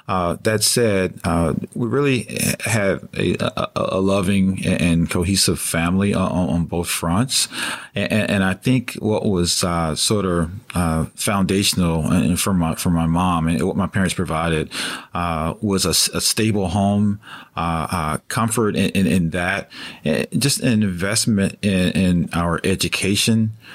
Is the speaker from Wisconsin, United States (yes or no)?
no; Chattanooga, Tennessee, United States; I'm a trustee at my alma mater back in my hometown, Chattanooga, Tennessee, scenic Chattanooga, Tennessee.